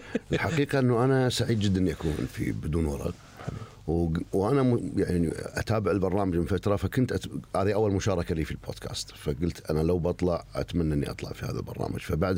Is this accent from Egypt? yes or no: no; Jahra, Al Jahra Governorate, Kuwait; لأنها مدينتي وما زالت مدينتي. يعني أنا ما زلت أعيش في الجهراء، ويعني قراري النهائي أن أن أن أن أستمر في هذه الحياة حتى يعني أموت في الجهراء.